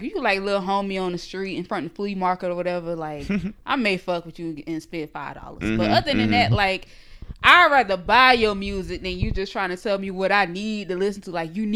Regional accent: United States; accent: Geechee; really Geechee. I was like, yes. Finally, that's the only person I ever met who could pick up on my accent and tell, you know, where I was from.

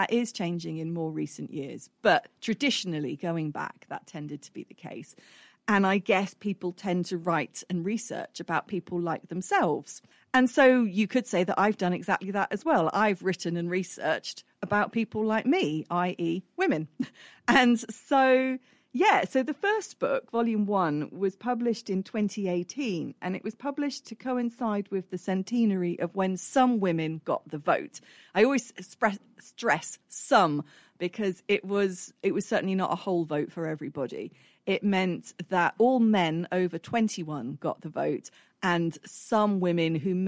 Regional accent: South West England, United Kingdom; also born or lived in Nottingham / London; now in Bristol, United Kingdom; So I moved to Bristol. I'm originally from the Southwest

